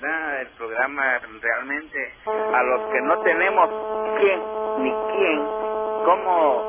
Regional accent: El Salvador; a decir las cosas que ahorita estamos padeciendo como salvadoreños, que estamos padeciendo, ¿verdad?

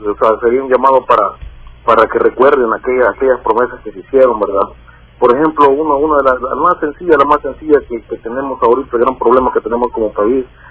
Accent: El Salvador; Nosotros como salvadoreños también pasamos una guerra de 12 años

